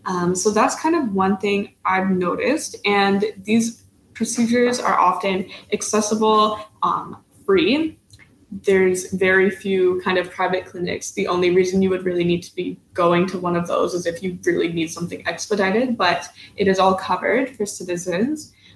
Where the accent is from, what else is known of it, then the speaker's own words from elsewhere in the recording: Canada; I would say one of the main differences I've noticed between what Mariam said and what I'm used to as a Canadian citizen is that things do not matter based on marital status, but more with regards to age.